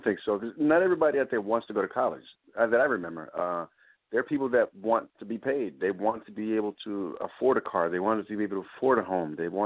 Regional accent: New York City, New York, United States; I'm from the Bronx, New York, and the branch I served, United States Navy, served 11 years.

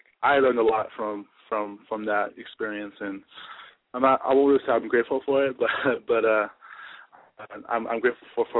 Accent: California, United States; I really didn't really know too much about them since I grew up in Southern California.

